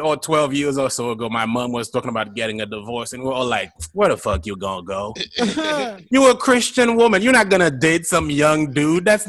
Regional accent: Gonaïves, Artibonite, Haiti; English is a second language; I grew up in Gonaïves, which is a town. That's the town, by the way, where the independence was declared. So it's a town of fucking rebels.

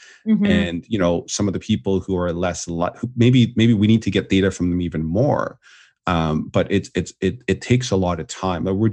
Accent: Canada; now in United States; I mean, I'm Canadian like you originally, but I live in the US now

